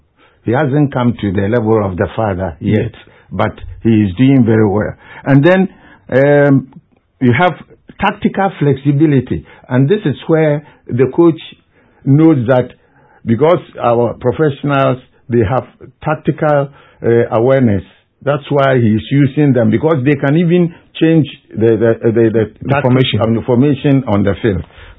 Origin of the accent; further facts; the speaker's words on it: Ghana; I'm a Ghanaian, so I wish Ghana will win.